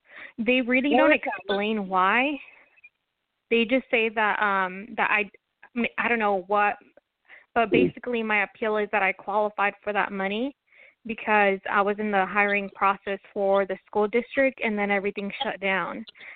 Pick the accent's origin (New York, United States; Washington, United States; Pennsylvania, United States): Washington, United States; I'm from Washington State.